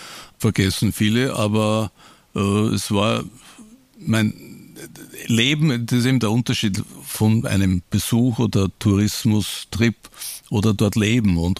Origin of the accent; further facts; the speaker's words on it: Vienna, Austria; Also in meinem Herzen sage ich oft, bin Österreicher, Strich Europäer, vielleicht noch Weltbürger, aber eigentlich sehr im Herzen ein auch, oder Wiener vor allem, nicht?